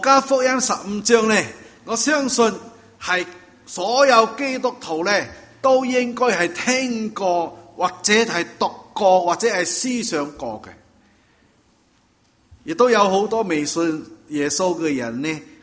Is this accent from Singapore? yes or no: yes; Singapore; now in Canada; 但是我们在东南亚真的不同，我在新加坡来的，所以我是波仔来的。